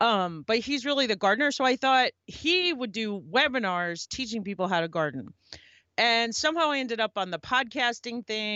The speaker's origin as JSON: {"language": "English", "region": "New York", "country": "United States", "tie": "born or raised there", "said": "And I lived in New Brunswick and in Parsippany, so a little north. I grew up on Long Island, actually."}